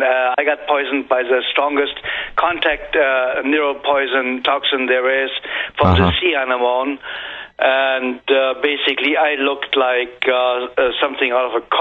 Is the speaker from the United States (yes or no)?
no; Germany; when I grew up in Germany, everything you heard in school was, you are German